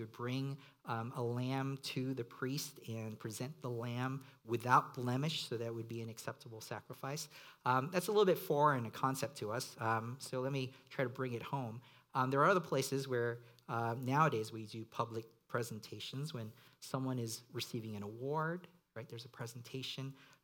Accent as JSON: {"language": "English", "country": "Hong Kong", "tie": "born or raised there", "said": "When I was a kid growing up in Hong Kong, for some reason, we only had two English-speaking channels on TV"}